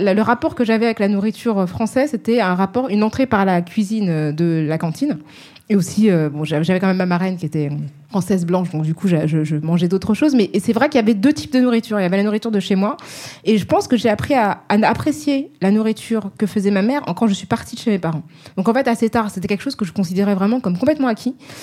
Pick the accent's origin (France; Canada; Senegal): Senegal; Moi, je suis originaire du Sénégal, c'est en bord de mer.